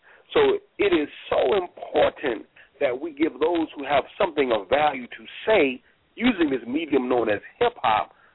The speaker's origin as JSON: {"language": "English", "town": "St. Louis", "region": "Missouri", "country": "United States", "tie": "born or raised there", "said": "My hometown, St. Louis, Missouri."}